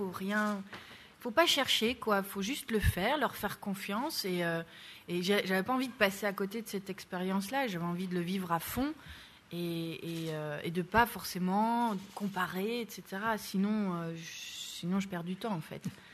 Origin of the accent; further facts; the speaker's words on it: Belgium; Ou est-ce que c'est parce qu'on est belge, je ne sais pas